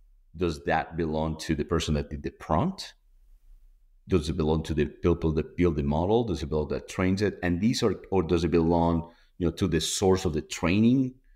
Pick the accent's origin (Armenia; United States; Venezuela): Venezuela; I'm from Venezuela, so I'll talk about baseball